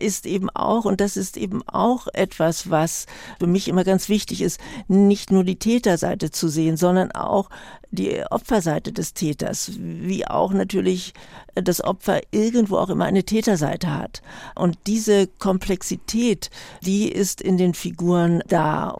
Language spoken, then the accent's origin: German; Berlin, Germany; Na, zuerst haben wir im Westend gewohnt. Das ist in der Nähe des Olympiastadions, was für uns Kinder natürlich wunderb